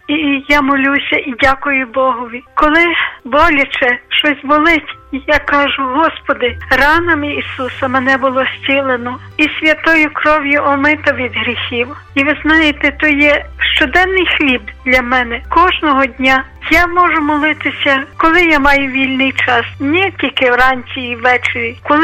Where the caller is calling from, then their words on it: Lviv, Lviv Oblast, Ukraine; Я зі Львова